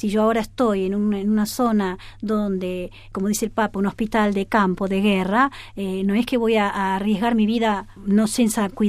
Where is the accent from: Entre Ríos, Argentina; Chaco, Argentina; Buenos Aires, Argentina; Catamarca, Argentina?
Buenos Aires, Argentina; Yo vengo de la Argentina, nací en Buenos Aires, soy porteña como el Papa, nací en un barrio de Belgrano